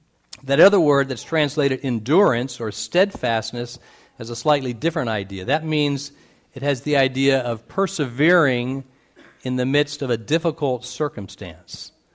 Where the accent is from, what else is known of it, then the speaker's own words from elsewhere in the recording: Indiana, United States; But I am from the Midwest. I'm from Indiana originally, and so I've seen a lot of farms.